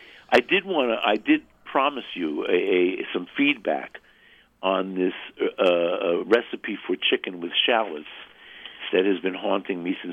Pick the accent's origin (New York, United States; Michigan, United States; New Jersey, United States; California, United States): New York, United States; Brooklyn; Anyway, I'm from Brooklyn. We're used to variety here.